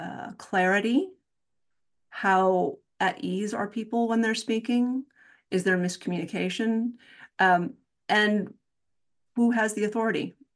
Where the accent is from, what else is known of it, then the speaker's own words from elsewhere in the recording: Midwest, United States; now in New England, United States; Well, I was born in the Midwest. No, I won't go that far back. Well, a little bit. I am a Midwesterner at heart. I've lived among the New English people for about 30 years.